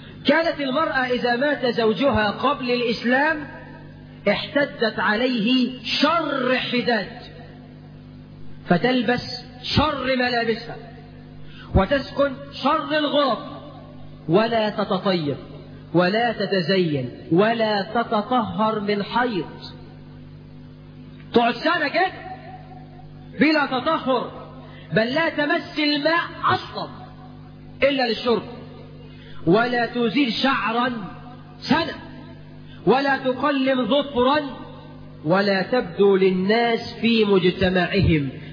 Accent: Egypt; بلدنا مصر

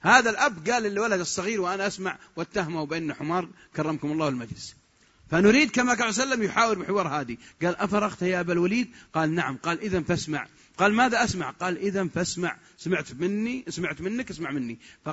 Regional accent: Saudi Arabia; عندنا في السعودية يقول انرزعي، يعني اقعد

